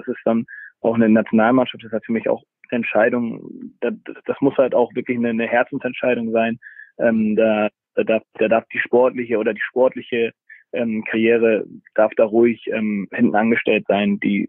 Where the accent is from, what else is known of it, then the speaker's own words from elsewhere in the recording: Hamburg, Germany; Also man hört es ja auch, ich bin Hamburger durch und durch. Und mein Papa halt Österreicher